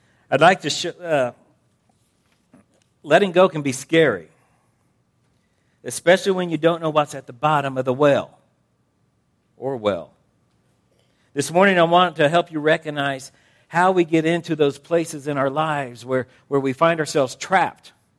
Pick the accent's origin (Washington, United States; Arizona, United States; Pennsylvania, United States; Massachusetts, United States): Arizona, United States; Phoenix; I'm from Phoenix, land of the hot.